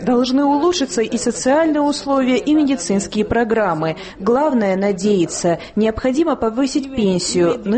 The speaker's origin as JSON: {"language": "Russian", "country": "Georgia", "said": "Мы, грузины, слишком быстрый народ, хотим все и сразу."}